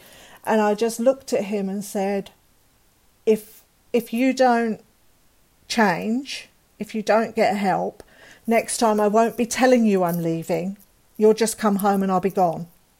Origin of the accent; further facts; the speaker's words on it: England, United Kingdom; and I love being English and I love the English.